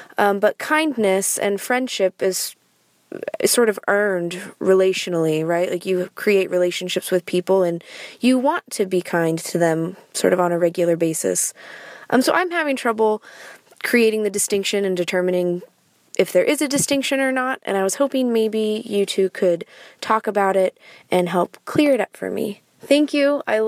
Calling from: Seattle, Washington, United States; I'm calling from Seattle.

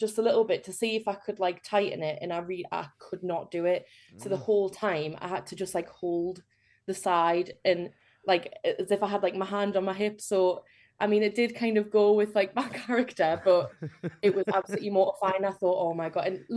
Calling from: Newcastle, North East England, United Kingdom; Newcastle.

